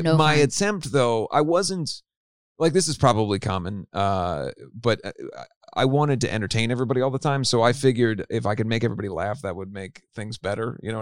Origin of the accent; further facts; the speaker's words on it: Cincinnati, Ohio, United States; No, I grew up in Cincinnati, Ohio.